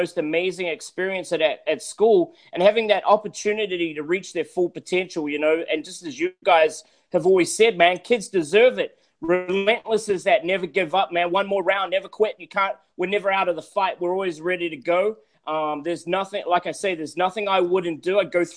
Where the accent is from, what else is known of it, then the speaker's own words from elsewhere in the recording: New Zealand; moved away; Well, I'm originally from New Zealand. I'm a Kiwi.